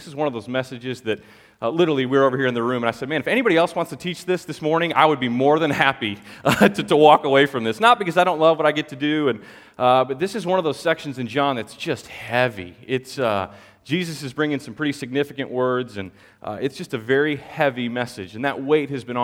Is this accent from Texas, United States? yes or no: yes; Texas, United States; and I can say that because I'm from Backwoods, Texas.